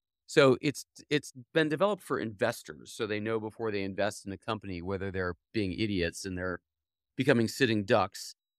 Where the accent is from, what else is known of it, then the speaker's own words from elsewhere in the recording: Cleveland, Ohio, United States; So I grew up in Cleveland, and we used to love sledding, and we had a nearby sledding hill we'd always go to.